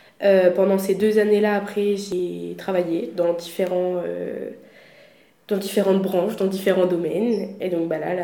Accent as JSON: {"language": "French", "town": "Tours", "region": "Centre-Val de Loire", "country": "France", "said": "j'ai 20 ans, je viens de Tours."}